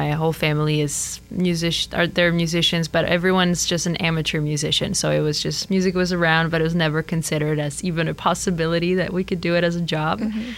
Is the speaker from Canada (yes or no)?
no; Czechia; now in Boston, United States; I'm studying at Berkeley here in Boston. I'm originally from Czech Republic, so I'm a European